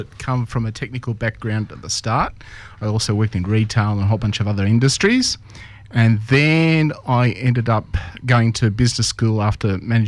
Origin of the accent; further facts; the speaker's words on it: Sydney, New South Wales, Australia; I grew up in Sydney, in East Ryde, and I went to school in Ryde, and basically been around the Sydney location most of my life.